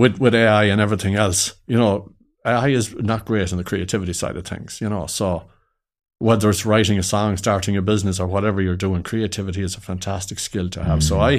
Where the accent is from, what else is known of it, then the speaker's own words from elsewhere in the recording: Ballina, County Mayo, Ireland; I was living in Ballinan. I'm from Ballinan, County Mayo.